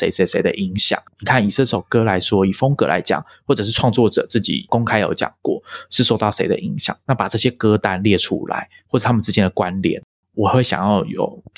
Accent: Taiwan; 那你知道我们台湾人在取英文名的时候有时候都会乱取嘛

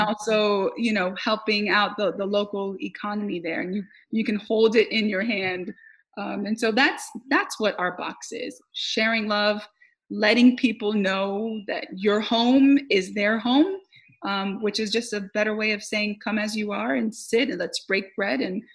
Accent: Haiti; I mentioned earlier, I'm from Haiti.

